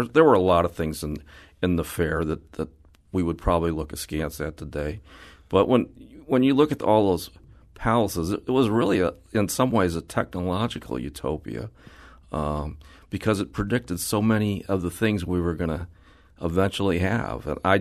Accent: St. Louis, Missouri, United States; well, I'm from St. Louis. We invented iced tea.

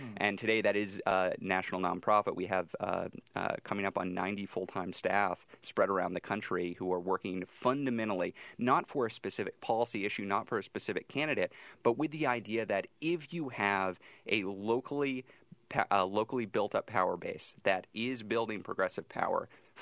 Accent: Texas, United States; One thing that I think about is I'm from the South. I grew up in the boonies in Texas.

